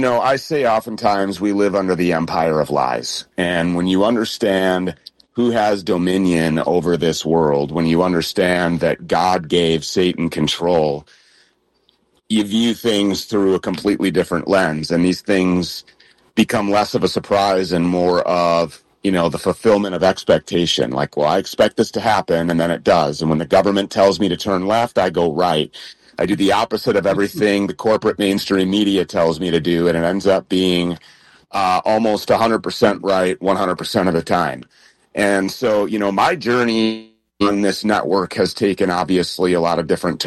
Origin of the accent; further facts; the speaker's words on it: Minneapolis, Minnesota, United States; I'm from Minneapolis, and when George Floyd overdosed here in Minneapolis